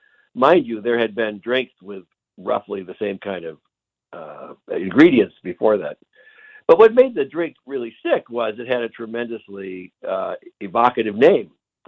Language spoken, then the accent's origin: English; Aurora, Illinois, United States; because I grew up in Aurora, Illinois. It's a suburb of Chicago.